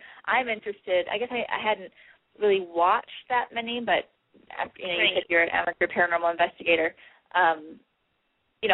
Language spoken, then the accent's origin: English; Hawaii, United States; I grew up in Hawaii.